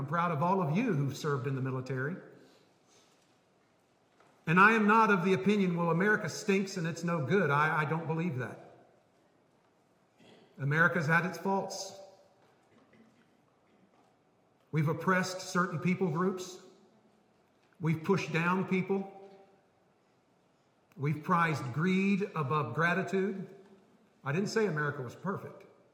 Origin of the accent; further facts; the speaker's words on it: United States; So yes, I'm an American. I have no problem being an American. And I love my country